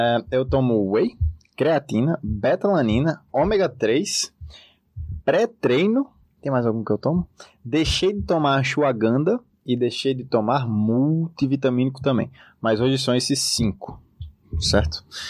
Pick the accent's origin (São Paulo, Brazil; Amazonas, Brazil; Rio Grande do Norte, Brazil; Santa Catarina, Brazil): Rio Grande do Norte, Brazil; Natal; Isso, somos naturais de Natal. Quer dizer, eu sou e sou natural também.